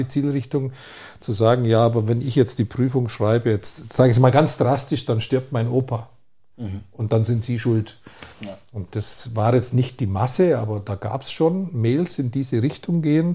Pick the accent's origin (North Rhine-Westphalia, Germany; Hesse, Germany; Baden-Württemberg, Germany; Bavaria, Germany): Bavaria, Germany; Altusried; Ja, ich komme ja aus Altersried